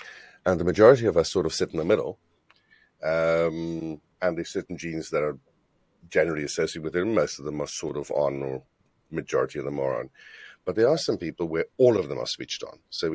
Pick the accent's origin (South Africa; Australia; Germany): South Africa; I think we also grew up in a relatively macho society where, anyway, I grew up in South Africa.